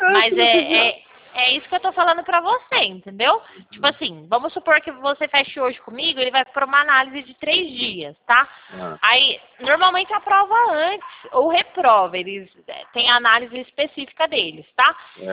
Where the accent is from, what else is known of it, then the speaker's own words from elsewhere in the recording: Pirassununga, São Paulo, Brazil; Eu sou de Pirassununga.